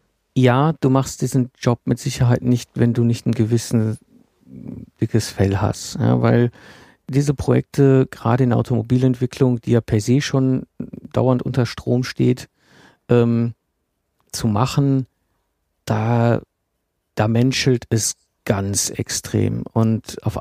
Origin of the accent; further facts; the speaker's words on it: North Rhine-Westphalia, Germany; ich bin im Ruhrgebiet aufgewachsen, zwischen Kohle und Stahl damals noch, das heißt 74er Baujahr